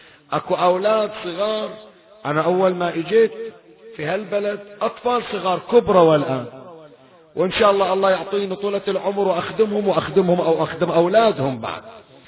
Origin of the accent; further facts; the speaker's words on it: Bahrain; أحد الفضلاء عندنا بالبحرين، ما أحكي لك شيء برا البحرين